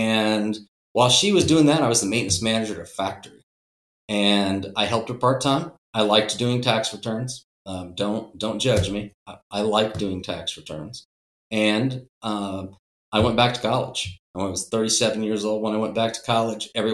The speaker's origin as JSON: {"language": "English", "town": "Fort Wayne", "region": "Indiana", "country": "United States", "said": "I'm from Fort Wayne. She's from Indianapolis. So we're both from Indiana, but we met in Honolulu in a dance club."}